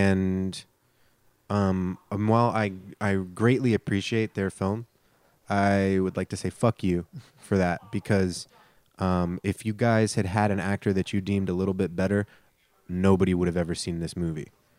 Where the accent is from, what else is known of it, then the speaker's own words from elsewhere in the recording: Georgia, United States; So, like, I'm from Georgia.